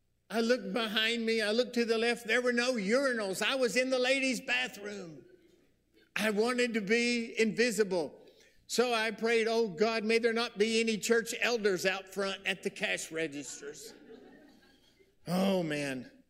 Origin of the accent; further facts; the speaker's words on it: Odessa, Texas, United States; I'm from Odessa. Now I know, can anything good come out of Odessa? No. Well, in Odessa, you play football, right? And you work in the oil field.